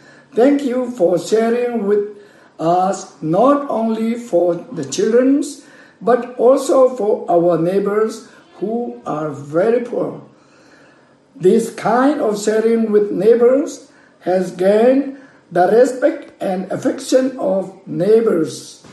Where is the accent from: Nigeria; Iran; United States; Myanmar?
Myanmar; English is a second language; from Myanmar.